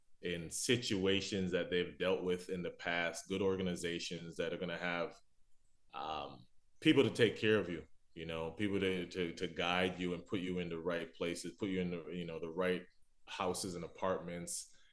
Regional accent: Toronto, Ontario, Canada; Like I said, growing up in Toronto, it's so diverse.

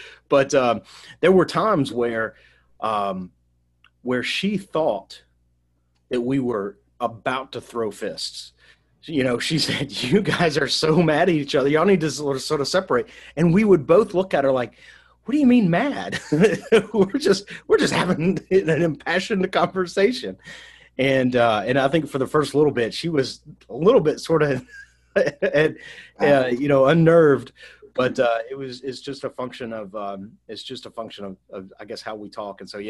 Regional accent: Nashville, Tennessee, United States; He's from the Mobile area, and I'm from Nashville, and we met in school there in Tuscaloosa.

